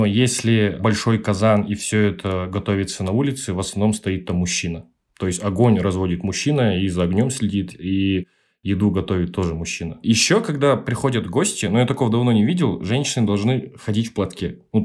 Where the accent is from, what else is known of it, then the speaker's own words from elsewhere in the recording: Kazakhstan; Ну, я казах, вы же тоже казахи.